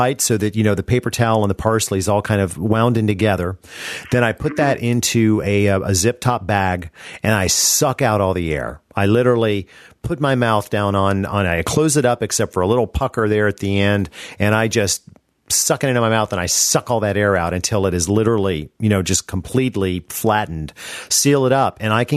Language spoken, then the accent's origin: English; the South, United States; because I'm a Southerner and I drink bourbon.